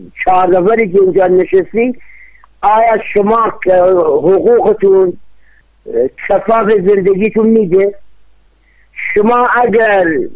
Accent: Iran; بله من ایرانی هستم. ایران را زمان جانم فداش میکنم

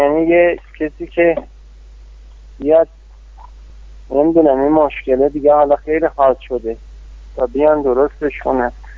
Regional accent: Shahrekord, Chaharmahal and Bakhtiari, Iran; مثلا تو شهر خودمون شهر کرد و بروجین

